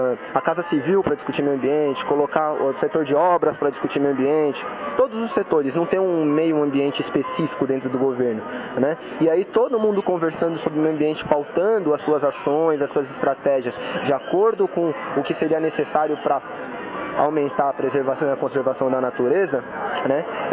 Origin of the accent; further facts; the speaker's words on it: Peruíbe, São Paulo, Brazil; eu sou de Peruíbe, no litoral sul de São Paulo. É uma cidade litorânea, né, que tem praia e fica perto também de áreas de preservação.